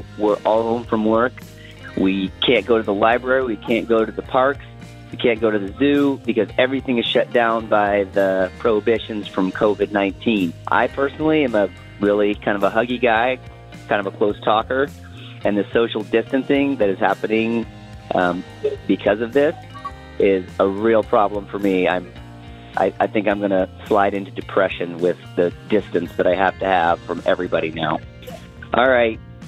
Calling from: Tacoma, Washington, United States; I'm calling from Tacoma

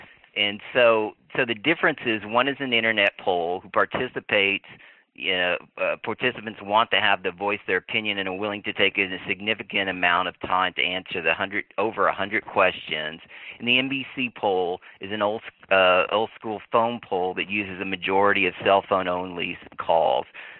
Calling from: San Antonio, Texas, United States; Good afternoon, Sam. It's … from San Antonio.

